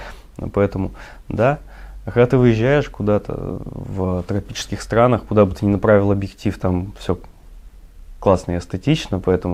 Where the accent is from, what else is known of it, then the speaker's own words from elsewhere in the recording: the North, Russia; now in Saint Petersburg, Russia; я сам не ленинградец, не петербуржец, да, я вырос на севере